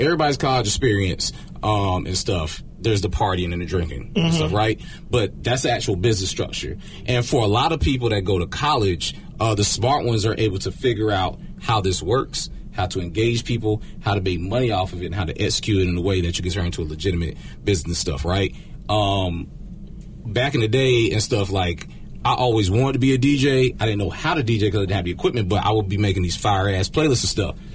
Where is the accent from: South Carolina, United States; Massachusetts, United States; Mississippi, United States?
South Carolina, United States; Greenville; I'm from Greenville, South Carolina, right?